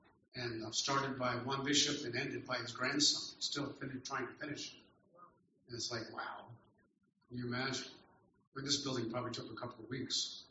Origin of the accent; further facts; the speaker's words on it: United States; So he comes up to me, he knows that I'm American right away